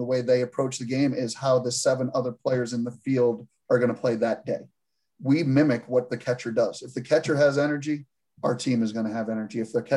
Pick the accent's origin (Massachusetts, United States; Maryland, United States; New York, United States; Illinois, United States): Massachusetts, United States; Boston; I'm a Northeast guy. I'm from Boston, so I played my college career at Providence College